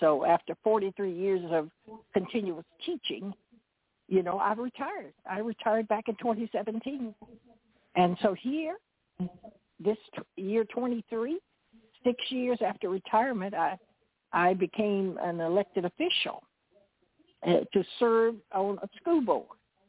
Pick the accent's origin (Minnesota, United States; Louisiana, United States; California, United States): Louisiana, United States; And I'm from Franklin Parish here in Louisiana